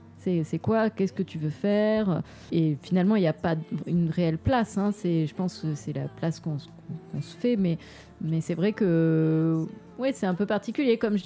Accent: Bordeaux, Nouvelle-Aquitaine, France; Moi, je viens de Bordeaux

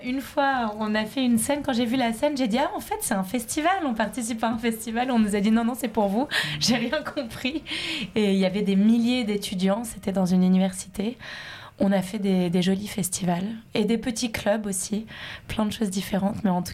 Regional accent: Singapore; J'ai grandi à Singapour, donc j'ai été plongée dans la culture chinoise enfant.

